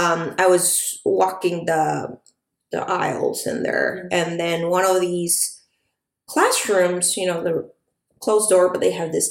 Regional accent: Mexicali, Baja California, Mexico; English is a second language; moved away as an adult; now in San Diego, United States; Yes, I'm from Mexicali, Baja California, which is 2 hours away from here, San Diego, where we are. I've been living in San Diego for around almost

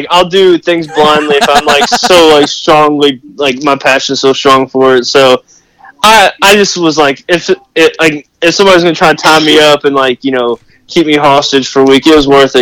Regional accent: Kentucky, United States; also born or lived in Indiana; Growing up, like, I was born in Indiana, but, like, at like the age of 3, we moved to Kentucky to help take care of my grandma

